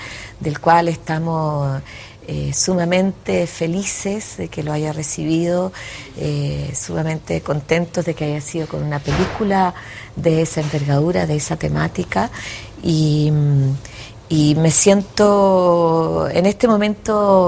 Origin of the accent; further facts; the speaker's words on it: Chile; A mí me sorprende que en mi país haya tanta producción cinematográfica y de tanta calidad.